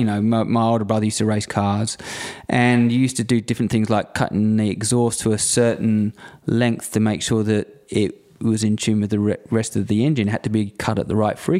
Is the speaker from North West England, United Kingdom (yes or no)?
no; Warboys, East of England, United Kingdom; Growing up in rural Cambridgeshire, it was there's not a lot going on there. In the UK, I grew up in a small little village called Warboys, which is around about 40 minutes drive from Cambridge